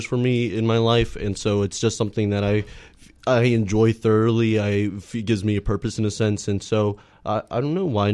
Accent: Fort Worth, Texas, United States; now in Austin, United States; Well, I'm from Fort Worth.

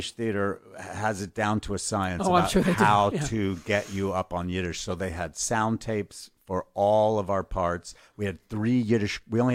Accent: Lubbock, Texas, United States; I grew up in Lubbock, Texas, and I begged my parents to let me go.

